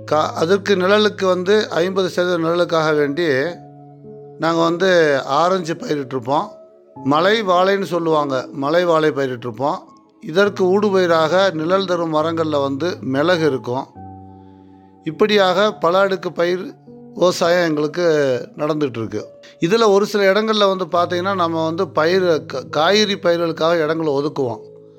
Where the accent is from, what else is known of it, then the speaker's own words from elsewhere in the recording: Thandikudi, Tamil Nadu, India; என்னுடைய சொந்த ஊர் வந்து தாண்டிக்குடிங்கிற கிராமம். இது வந்து திண்டுக்கல் மாவட்டம் கொடைக்கானல் தாலுகாவில் இருக்கிற ஒரு சிறப்பான பிரசித்தி பெற்ற ஒரு கிராமம்.